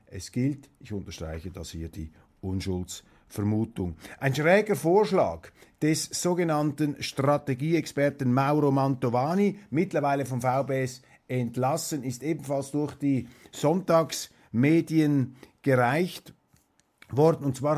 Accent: Switzerland; Wir sagen bei Weltwoche Daily, hören wir doch auf als Schweizer. Wir haben ja sowieso keine Vorstellung davon, was es heißt, so ein großes Land zu führen.

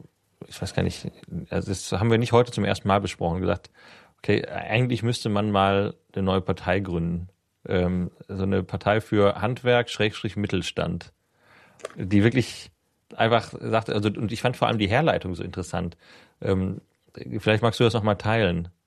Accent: North Rhine-Westphalia, Germany; ich komme ja aus dem Ruhrpott

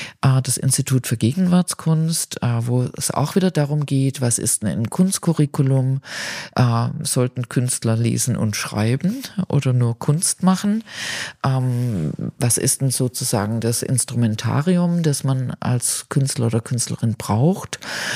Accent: Stuttgart, Baden-Württemberg, Germany; Ich ging dann in meine Heimatstadt

